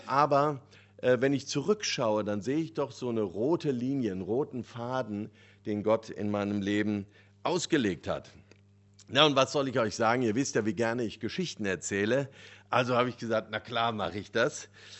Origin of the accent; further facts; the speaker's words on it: Frankfurt, Hesse, Germany; Der zweite Anlass, natürlich festlich gekleidet zu sein heute, ist für mich als Frankfurter, weil wir den Pokal geholt haben.